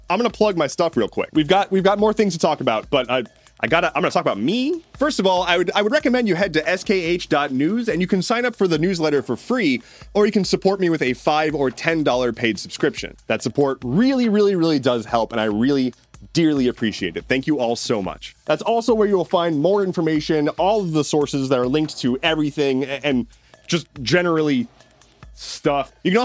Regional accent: United States; But my home country is on fire. Literally. Alive. So anyway, the United States is 1 week from the government shutting down.

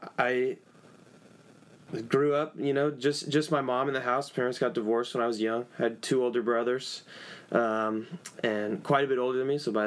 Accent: Bellingham, Washington, United States; I grew up, born and raised in Bellingham, Washington, which is about 20 miles south of the Canadian border

